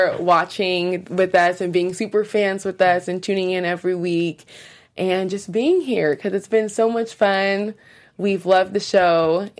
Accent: Washington, United States; I'm like 30 minutes from Seattle

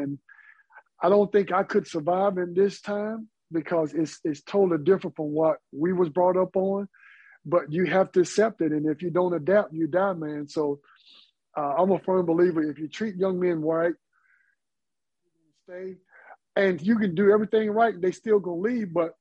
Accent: Greenville, North Carolina, United States; I'm from North Carolina, actually. Greenville, yeah.

